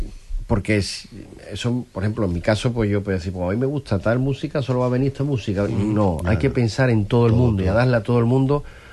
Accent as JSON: {"language": "Spanish", "town": "Huelva", "region": "Andalusia", "country": "Spain", "said": "los que somos tan de Huelva, nos gusta verlo de Huelva y escucharlo de Huelva"}